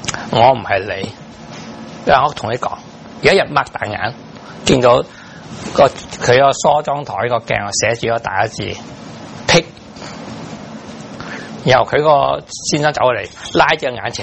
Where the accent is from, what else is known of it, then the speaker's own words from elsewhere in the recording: Guangdong, China; 我鼓励我们广东人，不要只看着广东人。